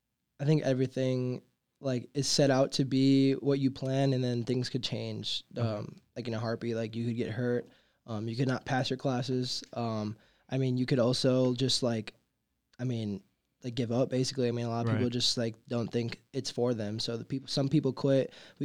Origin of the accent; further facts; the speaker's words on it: Milwaukee, Wisconsin, United States; Milwaukee, Wisconsin.